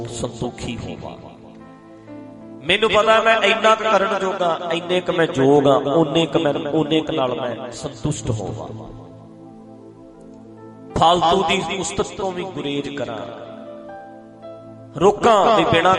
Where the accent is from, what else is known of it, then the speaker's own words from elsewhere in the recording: Punjab, India; ਅਸੀਂ ਵੀ ਪੰਜਾਬੀ ਹਾਂ, ਅਸੀਂ ਵੀ ਸਿੱਖ ਕੌਮ ਵਿੱਚ ਆਉਂਦੇ ਹਾਂ